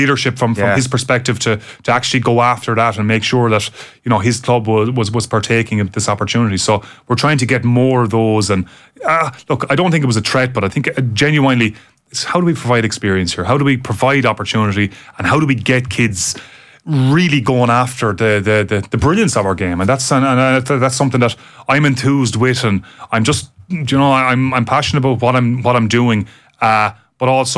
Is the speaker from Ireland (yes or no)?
yes; Munster, Ireland; I'm from Tipperary